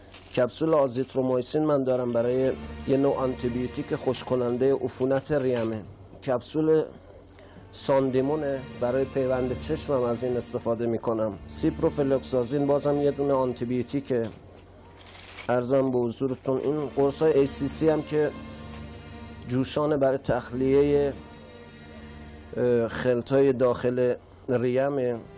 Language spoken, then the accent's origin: Persian; Iran; یکی از خصلت‌های ایرانی بودن منه، عرق ملی منه که تونستم از کشورم، از وطنم